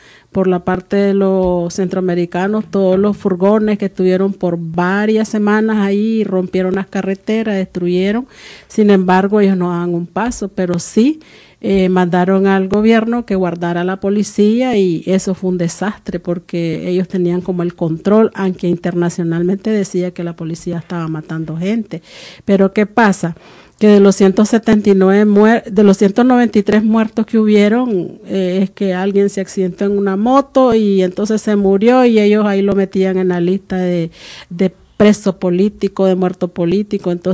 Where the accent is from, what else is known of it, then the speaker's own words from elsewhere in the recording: Nicaragua; ¿Y qué pudiera decir yo, pues, como nicaragüense, que sabemos que en el 2021 vienen elecciones